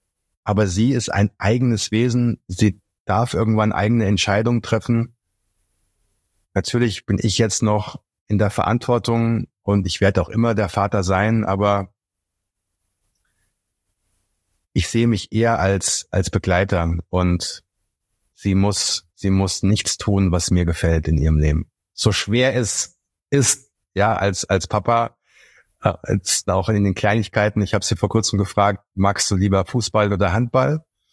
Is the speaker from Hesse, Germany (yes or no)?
yes; Hesse, Germany; pendel immer zwischen Berlin und Frankfurt, aber hauptsächlich bin ich in Frankfurt am Main. Aufgewachsen bin ich in der Nähe von Gießen.